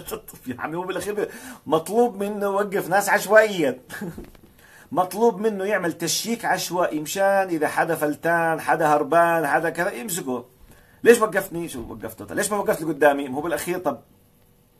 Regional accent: Amman, Amman Governorate, Jordan; أنا ابن هالمجتمع، يعني أنا مش صغير، أنا عمري 50 سنة عدم مؤاخذة، أنا مولود في عمان وعايش في عمان في الأردن ومسافر ورايح جاي وزاير كذا

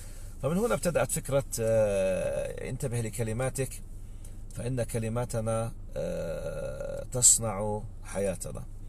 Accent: Jordan; accent: Jordanian; زي ما إحنا بنحكي باللغة العامية مو حكي، كله حكي يعني نتحاسب على الحكي. إحنا عم نحكي باللهجة الأردنية بيقول هينا بنسولف، هينا بنتسلى

